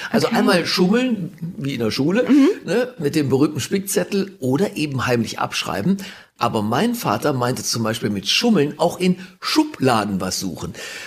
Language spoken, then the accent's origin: German; Straelen, North Rhine-Westphalia, Germany; Ist der Weihnachtsmarkt in meiner Heimatstadt Strahlen.